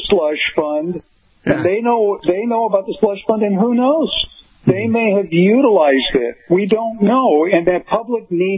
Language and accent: English; Chicago, Illinois, United States; You know, I'm originally from Chicago, a longtime Chicago Bears fan